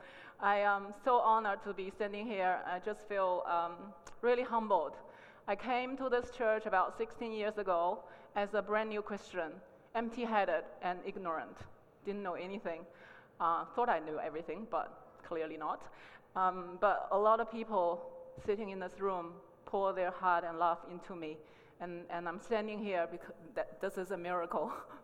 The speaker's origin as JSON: {"language": "English", "country": "China", "second_language": "English", "moved": "as an adult", "said": "So I came from China. I've been living here for about 19 years."}